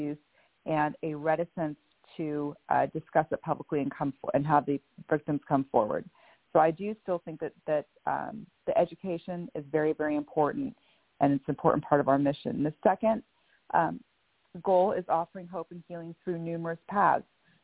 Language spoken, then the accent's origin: English; Bellevue, Washington, United States; I am from Bellevue, Washington.